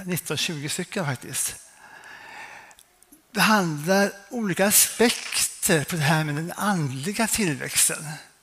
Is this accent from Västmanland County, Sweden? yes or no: no; Norrköping, Östergötland, Sweden; när jag var ung i Norrköping. Pinsförsamlingen.